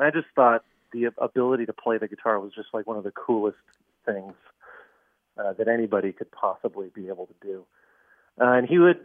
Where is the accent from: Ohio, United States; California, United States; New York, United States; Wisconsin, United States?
Wisconsin, United States; Madison; also born or lived in Minneapolis / Philadelphia; I grew up in Madison, Wisconsin. We moved around a little bit when I was a kid. I was actually born in Minneapolis and lived in Philadelphia for a little while, but we eventually settled when I was maybe about 7 or 8 in Madison.